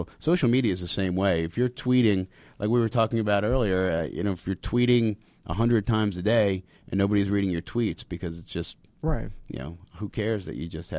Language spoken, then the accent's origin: English; New York, United States; Try to get back to my roots of being a New Yorker and going to the local deli.